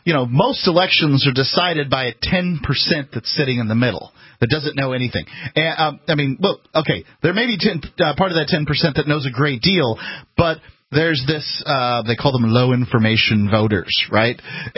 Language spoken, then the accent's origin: English; Florida, United States; I'm from Florida.